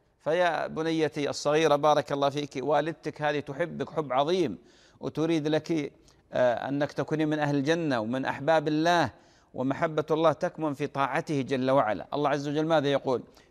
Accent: Saudi Arabia; طبعا أنا من السعودية

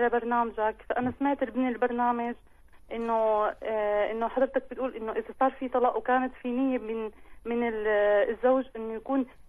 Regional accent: Syria; now in France; احنا من سوريا بالاساس. طيب. انا متزوجه بفرنسا.

